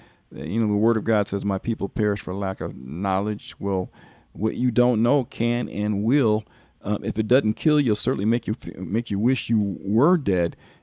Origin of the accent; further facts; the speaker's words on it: California, United States; I'm from California, sir, and you're certainly right.